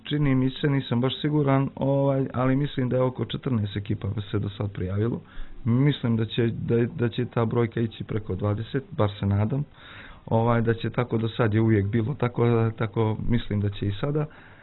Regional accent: Rožaje, Rožaje Municipality, Montenegro; Pa s obzirom da sam ja rođen u Grižici, baš u Rožajama, i da je to moje rodno mjesto i moj rodni kraj

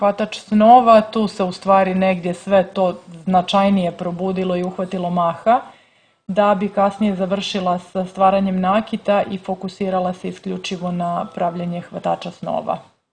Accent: Herceg Novi, Herceg Novi Municipality, Montenegro; also born or lived in Dubrovnik; ja sam rođena u Dubrovniku, odrasla u Herceg Novom.

